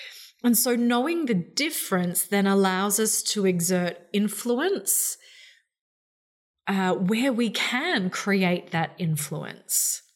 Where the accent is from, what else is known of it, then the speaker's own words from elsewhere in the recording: New South Wales, Australia; the floods that have just happened in my hometown and also in northern New South Wales